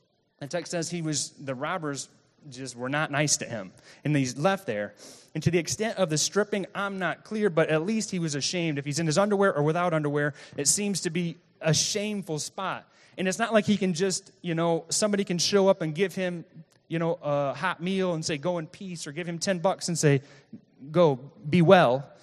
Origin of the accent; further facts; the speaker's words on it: Flint, Michigan, United States; now in Kalamazoo, United States; Like, I grew up near Flint, Michigan.